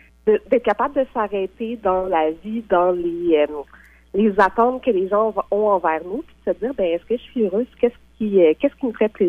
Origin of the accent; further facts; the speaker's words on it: Laval, Quebec, Canada; now in Montreal, Canada; Je viens de Laval, je réside à Montréal, donc montréalaise vraiment.